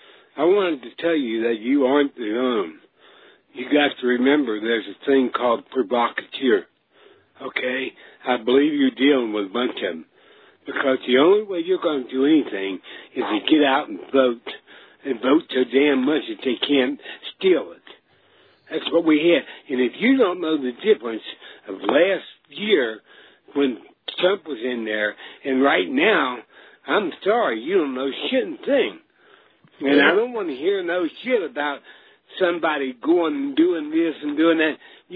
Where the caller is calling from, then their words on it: Alabama, United States; from Alabama.